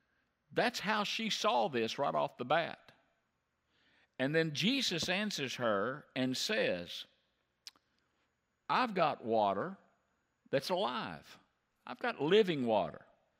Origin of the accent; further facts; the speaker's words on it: the South, United States; And you and I were raised in the South, and if we're not careful, we'll have racial prejudices.